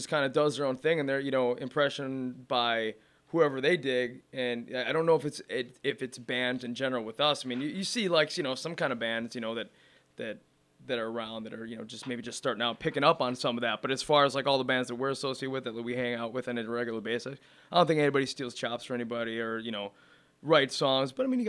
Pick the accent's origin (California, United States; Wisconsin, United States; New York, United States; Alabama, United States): Wisconsin, United States; And it happens we're all from Wisconsin, so exactly.